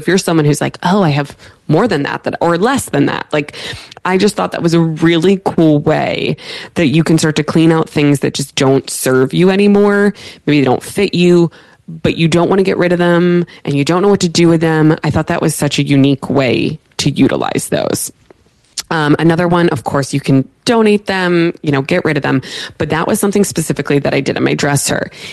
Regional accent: Pittsburgh, Pennsylvania, United States; I went to Penn State. I'm from Pittsburgh.

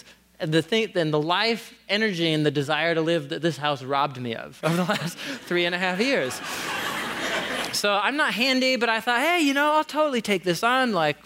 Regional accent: Portland, Oregon, United States; So some of you know, I grew up here in Portland, just a couple of blocks away, so it's just poetry that I'm coming back here to Door of Hope.

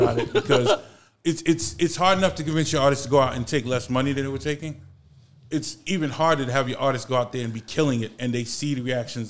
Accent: New York City, New York, United States; I'm a kid from the Bronx, so...

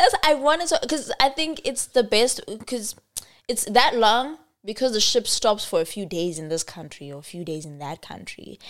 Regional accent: South Africa; I'm gonna milk being a South African.

